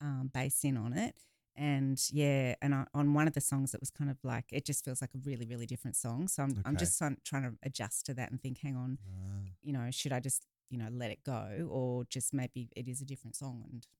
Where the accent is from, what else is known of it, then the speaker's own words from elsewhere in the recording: Australia; accent: Australian; So I've had to work to try to, you know, get back to my Australian accent on those two songs.